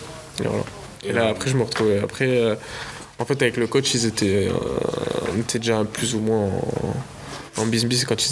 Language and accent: French; Nice, Provence-Alpes-Côte d'Azur, France; Bah moi, je suis de Nice.